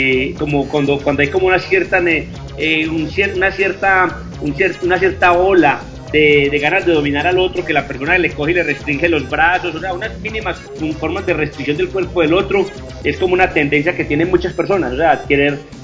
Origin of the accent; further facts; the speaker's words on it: Colombia; Mientras que en Colombia nosotros como que nos contentamos como en una primera nivel de la cosa